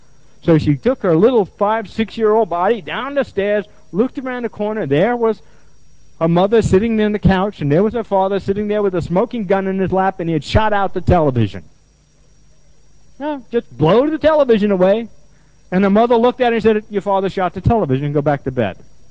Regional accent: New York, United States; When I say denial, I'm from New York, people think I'm talking about a river in Africa.

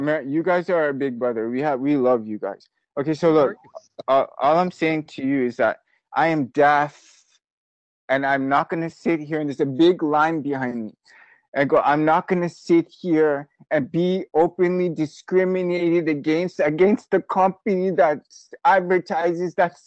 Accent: Kingston, Jamaica; because I'm a Jamaican from Kingston.

